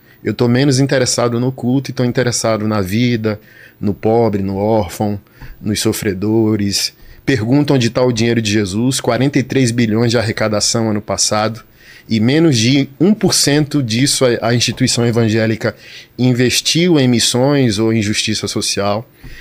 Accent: Northeast Region, Brazil; eu sou nordestino, então todo mundo é cristão não praticante no Nordeste.

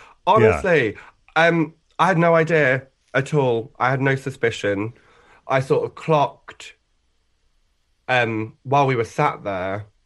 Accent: East of England, United Kingdom; I grew up in Essex, which was honestly a lovely place to sort of like grow up. We were very close to London

